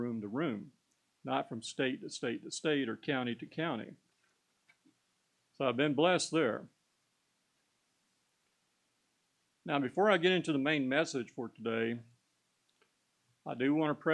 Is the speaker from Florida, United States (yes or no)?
yes; Florida, United States; I was born and raised here in Florida when I was growing up, a family of mother and father and six kids.